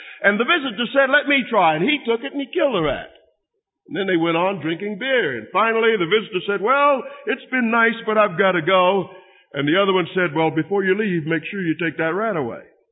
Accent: North Carolina, United States; born there; I tried to explain to her that I was born in North Carolina, but she won't let me off the hook.

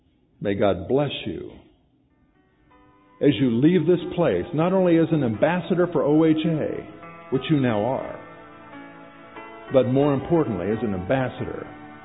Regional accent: Washington, District of Columbia, United States; I love to go to the Smithsonian. I grew up in Washington, D.C.

